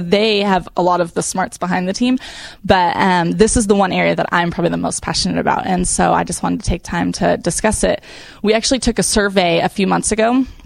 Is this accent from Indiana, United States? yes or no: no; Kingsburg, California, United States; I'm from Kingsburg, so small town.